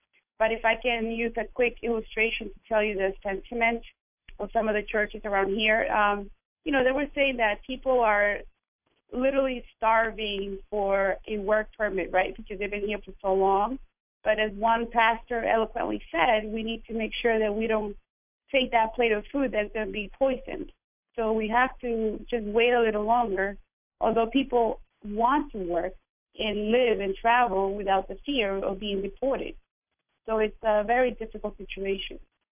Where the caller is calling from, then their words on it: Boston, Massachusetts, United States; Boston, Massachusetts.